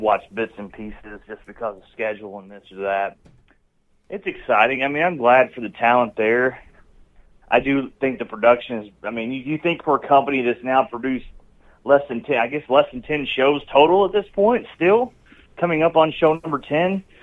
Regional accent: United States; Of course, my hometown area Cardinals are in the mix of it, hopefully for a little while longer.

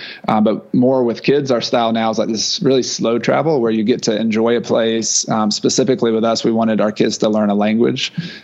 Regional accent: the South, United States; I'm from the South, so maybe that doesn't resonate with anybody else.

